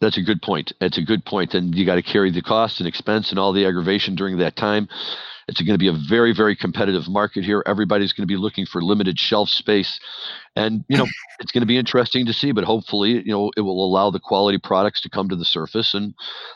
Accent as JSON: {"language": "English", "town": "St. Louis", "region": "Missouri", "country": "United States", "tie": "born or raised there", "said": "And as a person who was born and raised in St. Louis, it would be great to see it down there"}